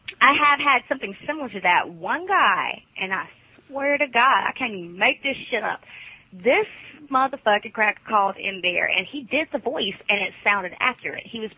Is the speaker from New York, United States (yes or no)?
no; Alabama, United States; And aside from the fact that I swing and I'm from Alabama, I know rednecks talk like this.